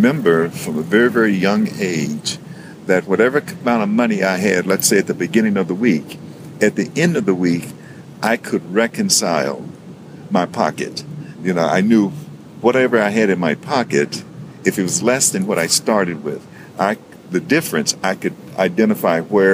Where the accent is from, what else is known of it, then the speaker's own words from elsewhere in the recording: Arkansas, United States; I was born in Arkansas. So I went to early school. I went to a school in Arkansas.